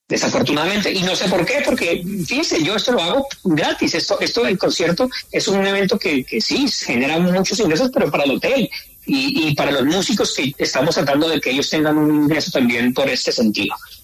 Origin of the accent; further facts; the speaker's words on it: Colombia; aquí crecieron con una visión diferente a la que tú y yo crecimos en Colombia